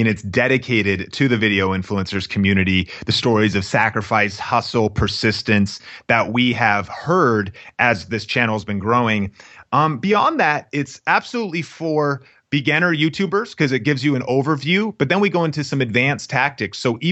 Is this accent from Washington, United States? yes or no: yes; Seattle, Washington, United States; now in Las Vegas, United States; I'm based here in Las Vegas. I'm originally from Seattle, and that's where we met. We actually met, grew up in the same kind of small town, same area.